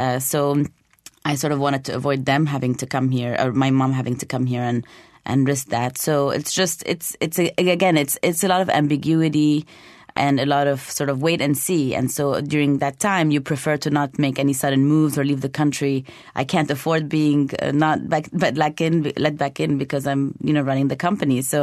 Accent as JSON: {"language": "English", "town": "Beirut", "region": "Beirut Governorate", "country": "Lebanon", "tie": "born or raised there", "also_born_or_lived": "Canada", "said": "I mean, I'm a Canadian citizen. I grew up in Beirut, but I was born in Canada."}